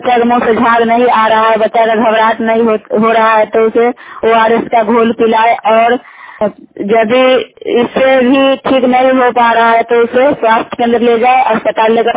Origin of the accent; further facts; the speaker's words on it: India; मैं मझोली सेटल पंचायत के रहने वाली हूँ